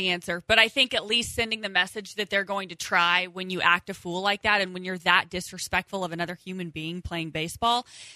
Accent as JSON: {"language": "English", "town": "Terre Haute", "region": "Indiana", "country": "United States", "tie": "born or raised there", "said": "God bless the nuns in my hometown of Terre Haute, Indiana"}